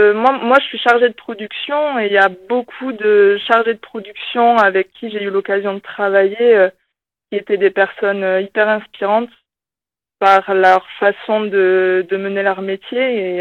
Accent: Southwest France, France; accent: southwestern; Moi, je suis originaire du sud-ouest, c'est pour ça que j'ai un petit accent qui chante, qui revient de temps en temps.

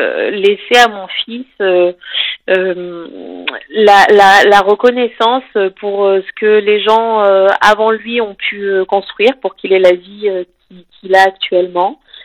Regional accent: Morette, Auvergne-Rhône-Alpes, France; now in Tullins, France; j'ai grandi à Morette, et Morette, c'est la limite où on dépend du Pays Vinois, mais par contre, pour tout ce qui est infrastructure, on dépend du Pays Voronnais. Donc, j'ai été au lycée à Moirans, au collège à Tulin

